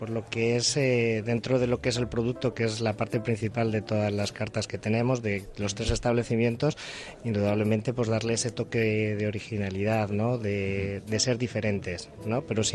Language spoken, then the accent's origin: Spanish; Madrid, Community of Madrid, Spain; now in Alicante, Spain; yo soy nacido en Madrid, estudié cocina allí en Madrid también, me desarrollé primero profesionalmente allí en Madrid y después, pues como suele pasar, pues por una mujer te mueves de ubicación. Ah, claro. Entonces vine a acabar aquí en Alicante. Y bueno, desde el 97 aquí estoy.